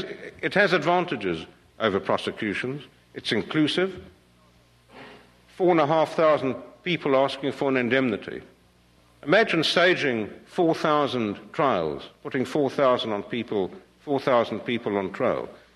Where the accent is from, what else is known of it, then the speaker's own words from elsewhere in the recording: South Africa; I really, as a South African, feel a great deal of optimism and hope and pride that in my country